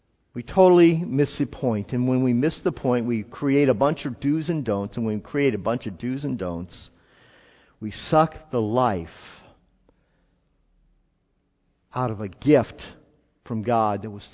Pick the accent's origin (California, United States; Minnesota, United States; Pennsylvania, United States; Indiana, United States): California, United States; I grew up in Southern California, that great secular bastion of humanism.